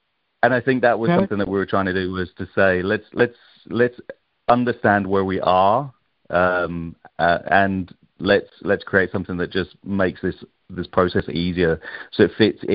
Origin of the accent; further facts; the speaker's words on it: England, United Kingdom; for me being English